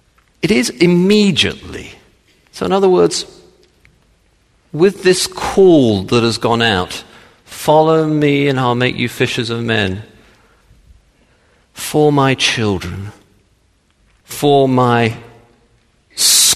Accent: Texas, United States; in case you didn't realize, I'm from Texas.

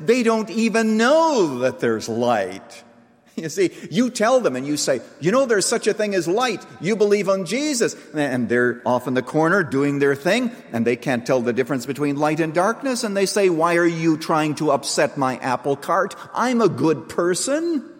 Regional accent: Canada; the church that I grew up in Canada.

